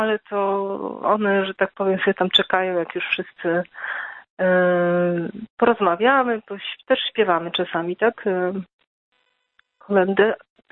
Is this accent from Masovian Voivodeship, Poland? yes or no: no; Nisko, Subcarpathian Voivodeship, Poland; now in Lubin, Poland; Tak, dzwonię z Lubina, ale pochodzę z Niska, takiej małej miejscowości na Podkarpaciu.